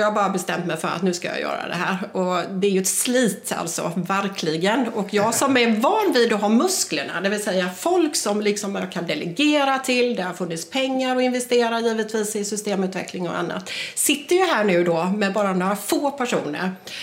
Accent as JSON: {"language": "Swedish", "town": "Jönköping", "region": "Jönköping County", "country": "Sweden", "said": "Ja, jag kommer ju från Jönköping."}